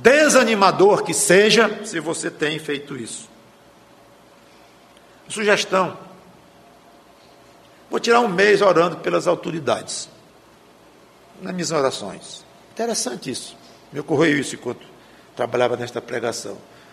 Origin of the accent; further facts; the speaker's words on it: Brazil; Então você, eu, nós somos cidadãos do Brasil, sim.